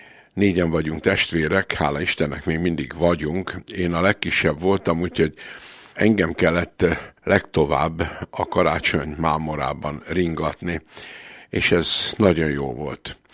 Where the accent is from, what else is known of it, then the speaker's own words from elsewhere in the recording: Kunszentmiklós, Bács-Kiskun, Hungary; born there; Én Kunszent Miklósi gyerek vagyok, tehát a Kiskunság fővárosában születtem